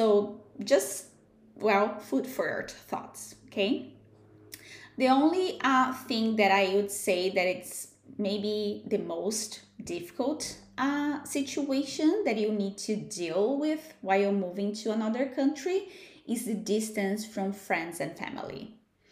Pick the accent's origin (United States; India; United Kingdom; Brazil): Brazil; first language Portuguese; English is a second language; I told you earlier that I am Brazilian, right? And I so my first language is Portuguese.